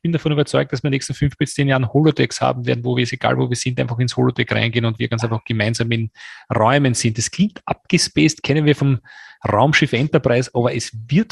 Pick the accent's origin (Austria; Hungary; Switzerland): Austria